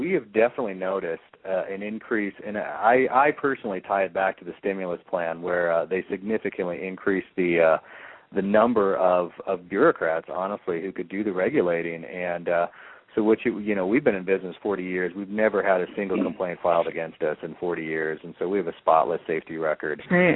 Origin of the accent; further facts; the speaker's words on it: United States; as an American, I do think we should have maximum education